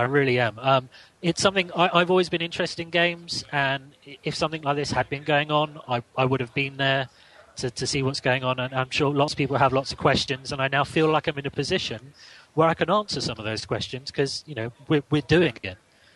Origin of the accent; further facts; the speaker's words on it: Teddington, London, United Kingdom; and I'm from Teddington.